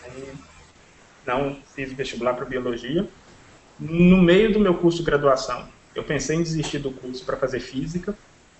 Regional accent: Belo Horizonte, Minas Gerais, Brazil; moved away as an adult; also born or lived in Texas, United States; a minha formação é toda em Belo Horizonte, Minas. Sou de BH, de Minas.

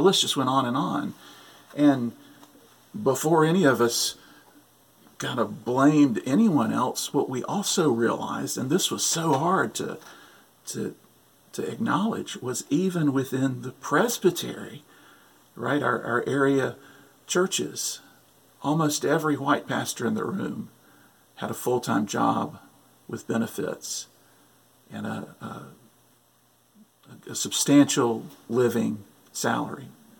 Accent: South Carolina, United States; I grew up in South Carolina by thoughtful Christian parents.

